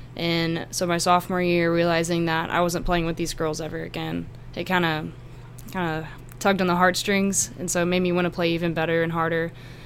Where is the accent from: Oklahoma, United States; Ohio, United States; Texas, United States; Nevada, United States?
Texas, United States; Gonzales; also born or lived in College Station; Well, I grew up in Gonzales, Texas, and we have a lot of land out there